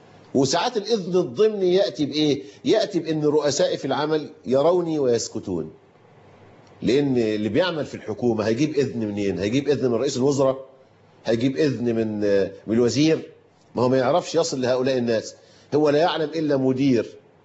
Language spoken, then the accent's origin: Arabic; Egypt; طبعا في مثل مشهور عندنا في مصر يقول لك الهدية لا تهدى ولا تباع